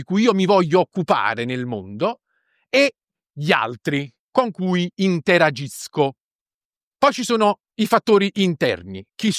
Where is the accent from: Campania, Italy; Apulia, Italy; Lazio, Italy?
Campania, Italy; Naples; Sono napoletano